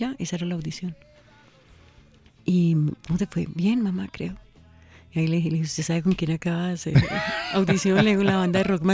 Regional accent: San Martín, Meta, Colombia; me voy a hacer una casita en los llanos, en mi pueblito.

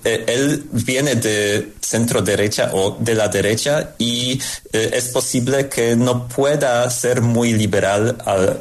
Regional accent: Poland; Spanish is a second language; yo soy polaco y en Polonia hemos tenido una situación muy parecida hace solo 3 o 4 años

